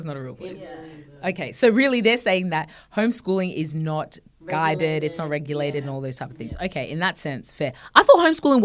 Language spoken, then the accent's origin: English; Australia; because I'm definitely thinking of this as an Aussie, so I have no idea.